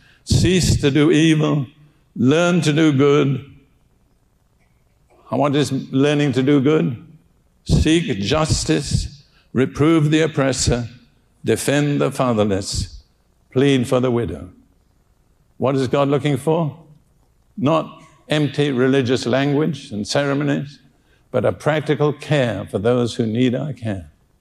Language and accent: English; United Kingdom; I'm British and you can get offended with me, and Britain has nothing to boast of.